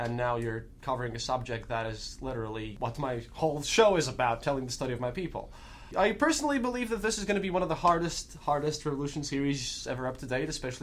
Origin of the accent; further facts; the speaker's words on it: Russia; accent: Russian; English is a second language; I have to put on my thick Russian accent sometimes because people forget about it